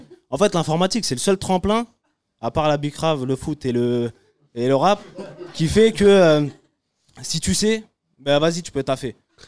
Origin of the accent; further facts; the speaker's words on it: Montreuil, Île-de-France, France; Moi, j'ai grandi à La Plaine